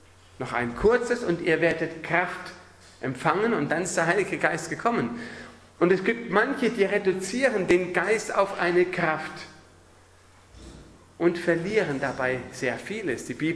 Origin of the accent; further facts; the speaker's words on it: Germany; also born or lived in Russia; now in Austria; ich komme aus Deutschland, aber meine Frau ist Österreicherin, die Kinder haben beides, aber fühlen sich als Österreicher. Und wir waren 16 Jahre lang in Russland gewesen als Missionarsfamilie